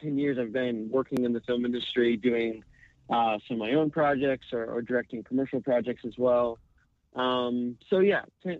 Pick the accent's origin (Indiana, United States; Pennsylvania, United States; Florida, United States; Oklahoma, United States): Oklahoma, United States; Oklahoma City; Calling from Oklahoma City.